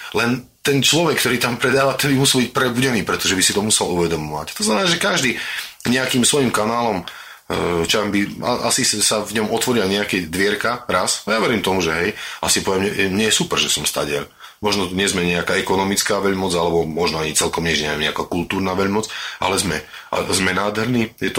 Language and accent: Slovak; eastern Slovakia, Slovakia; Ja som z východu, ja som z východných kopcov